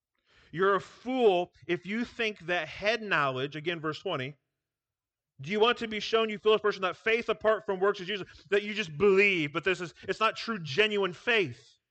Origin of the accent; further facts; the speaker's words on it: Iowa, United States; I grew up in Iowa. It's a lot of the same stuff.